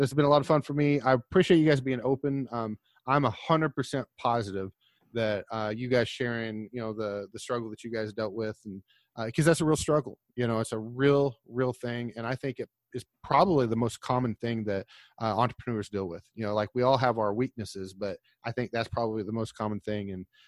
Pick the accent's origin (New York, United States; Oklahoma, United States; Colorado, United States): Oklahoma, United States; Tulsa; Did you guys know I'm from Oklahoma? Did you know that before for this? Yeah.